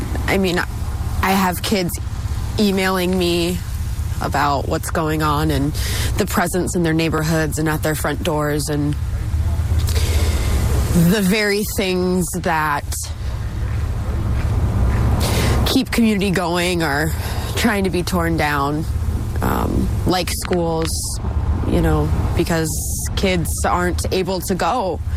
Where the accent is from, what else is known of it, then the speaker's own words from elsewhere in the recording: Minneapolis, Minnesota, United States; I'm a teacher from the Twin Cities.